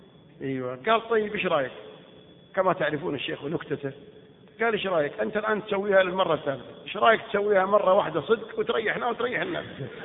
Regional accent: Abha, Asir, Saudi Arabia; born there; من مواليد مدينة أبها سنة 1361 للهجرة.

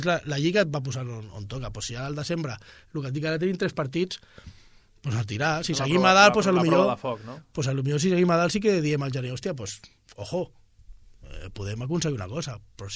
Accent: Gavà, Catalonia, Spain; Jo ja et dic, com soc de Gavà, també arribo una miqueta abans

